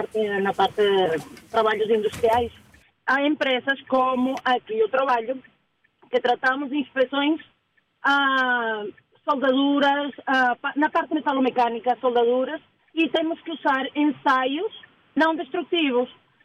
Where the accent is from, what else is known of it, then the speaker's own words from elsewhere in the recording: Venezuela; now in Portugal; Eu sou oriunda da Venezuela.